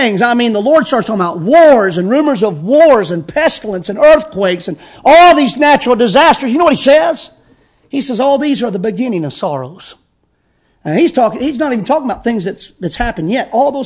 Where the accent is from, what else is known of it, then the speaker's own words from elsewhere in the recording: United States; it is frustrating as an American and such